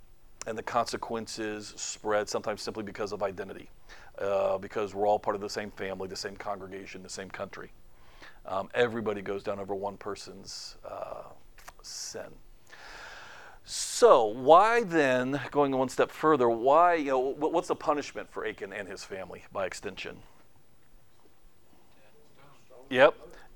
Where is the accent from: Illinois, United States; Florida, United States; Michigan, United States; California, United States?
Florida, United States; remember, I grew up in Florida, okay? So, I mean, it's always hot and humid, even like in December.